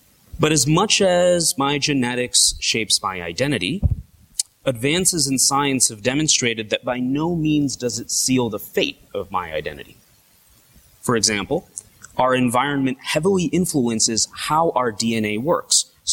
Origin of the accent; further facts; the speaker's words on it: United States; I feel blessed to be an Indian American. And as an English-speaking Christian born and raised in North America, my name is one of the few things that highlight my Indian heritage.